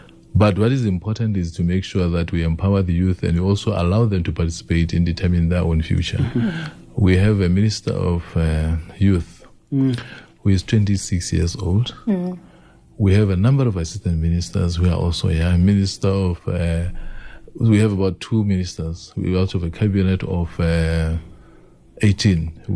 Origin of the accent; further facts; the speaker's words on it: Selebi-Phikwe, Central District, Botswana; one in my hometown of Silepikwe